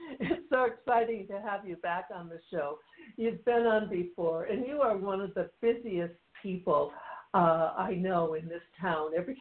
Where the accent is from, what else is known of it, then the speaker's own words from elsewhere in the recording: Michigan, United States; I'm from Michigan, so I know exactly what you're talking about.